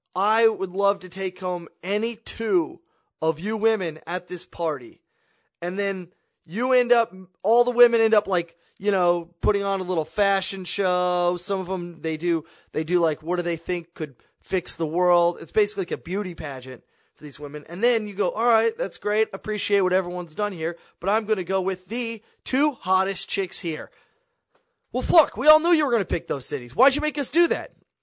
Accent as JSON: {"language": "English", "town": "Kansas City", "region": "Missouri", "country": "United States", "tie": "born or raised there", "said": "I haven't been to Wichita in like 15 years, but I grew up in Kansas City"}